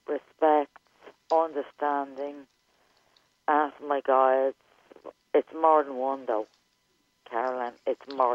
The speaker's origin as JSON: {"language": "English", "country": "Ireland", "said": "No, I'm from Ireland."}